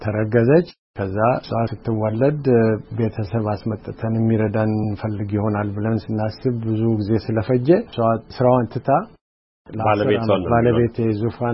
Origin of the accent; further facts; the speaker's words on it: Addis Ababa, Ethiopia; እኔ ከአዲስ አበባ ነኝ።